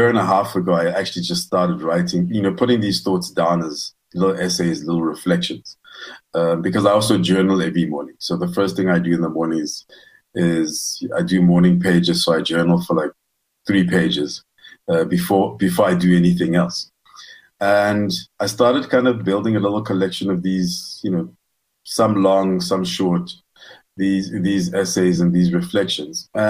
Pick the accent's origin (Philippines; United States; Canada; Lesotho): Lesotho; When I was growing up in Lesotho